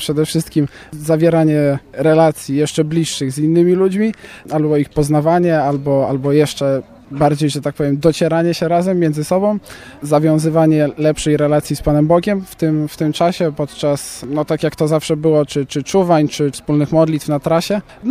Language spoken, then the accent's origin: Polish; Koźmin Wielkopolski, Greater Poland Voivodeship, Poland; z mojego rodzinnego miasta, z mojej rodzinnej parafii, z parafii świętego Stanisława w Koźminie